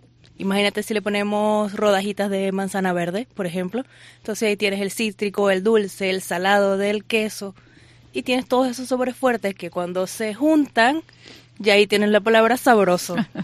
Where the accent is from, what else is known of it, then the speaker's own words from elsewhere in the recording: Venezuela; no soy gallega. tengo raíces españolas, pero soy orgullosamente venezolana.